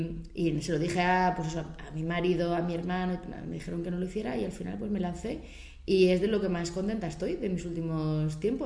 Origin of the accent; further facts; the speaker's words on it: Belmonte, Spain; de mi pueblo Belmonte a Málaga.